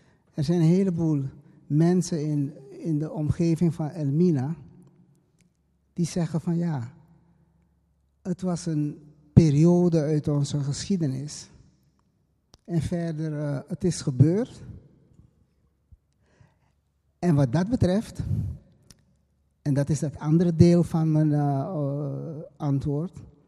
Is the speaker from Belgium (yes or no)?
no; Suriname; bij ons in Suriname met Bigipoku